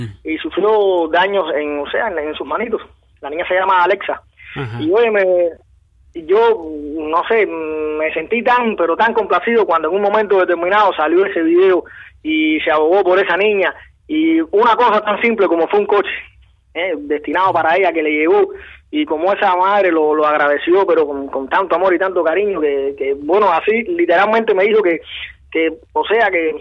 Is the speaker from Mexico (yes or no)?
no; Cuba; es un deber como cubano, cada cual abarcar